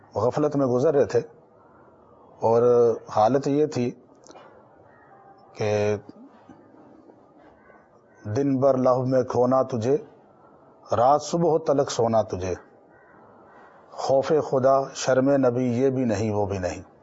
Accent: Gujrat, Punjab, Pakistan; میرا تعلق گجرات شہر سے ہے

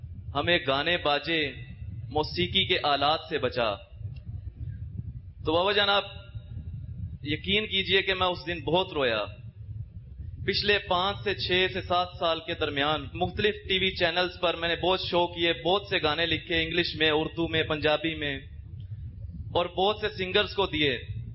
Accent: Lahore, Punjab, Pakistan; میں لاہور سے آیا ہوں, حجویری کابینات سے, مرکز اولیاء لاہور سے.

